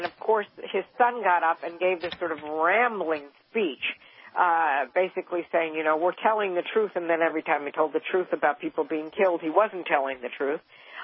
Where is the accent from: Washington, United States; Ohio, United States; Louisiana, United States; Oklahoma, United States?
Ohio, United States; Cleveland; The president is going to be going to my hometown of Cleveland, Ohio on Tuesday.